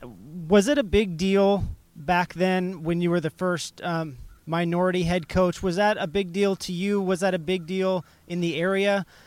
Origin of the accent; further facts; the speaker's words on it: Visalia, California, United States; And just because I'm from the Central Valley, I know that you are too. I was born in the town of Visalia.